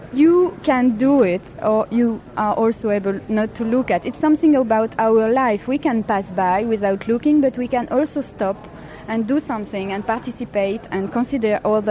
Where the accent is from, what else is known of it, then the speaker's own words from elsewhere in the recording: Paris, Île-de-France, France; I'm coming from Paris, France.